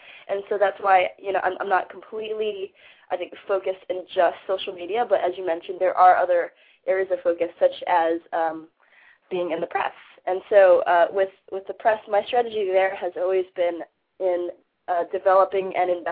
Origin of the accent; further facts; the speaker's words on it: California, United States; just growing up in Silicon Valley, having coded a few websites in high school and in college.